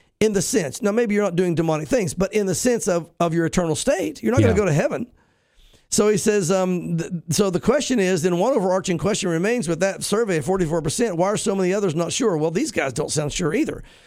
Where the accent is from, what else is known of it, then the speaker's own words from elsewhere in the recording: the South, United States; I grew up in the South. I went to church like a Christian.